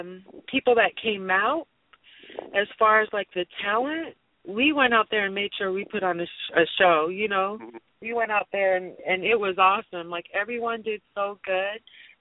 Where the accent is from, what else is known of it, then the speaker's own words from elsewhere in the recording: Tonga; It's from my culture, because I'm from Tonga, and it's like Samoan, the Polynesian Islands, and Hawaii.